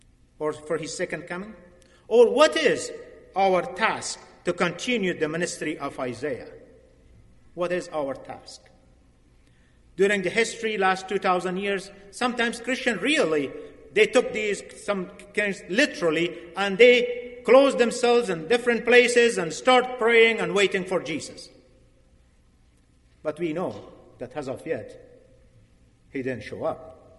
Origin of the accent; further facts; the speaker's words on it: Afghanistan; English is a second language; when I grew up in Afghanistan, when I was grade 3, when I one day went outside and there was machine guns and artillery, army in Kabul, Afghanistan.